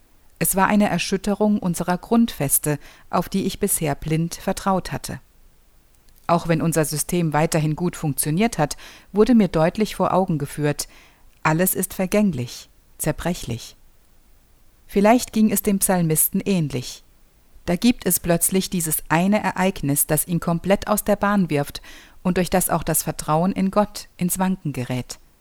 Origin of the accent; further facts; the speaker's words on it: Germany; Als BRD-Kind der 80er Jahre bin ich behütet und in Frieden aufgewachsen.